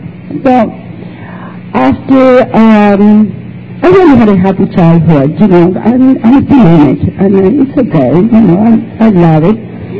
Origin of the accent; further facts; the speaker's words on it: Chile; I was born in South America, from Chile, and I come from a middle class family. I come from a large family